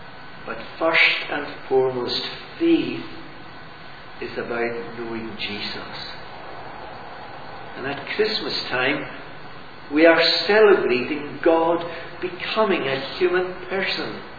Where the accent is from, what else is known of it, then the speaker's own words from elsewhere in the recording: Scotland, United Kingdom; as Scottish Presbyterians, we're not really that big on emotion. We don't wear our hearts on our sleeve.